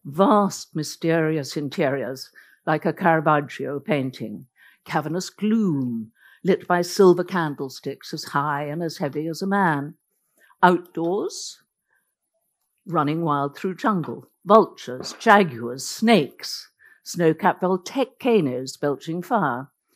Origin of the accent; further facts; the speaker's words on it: Norway; first language Norwegian; English is a second language; Norwegian is my mother tongue, so I can read both languages.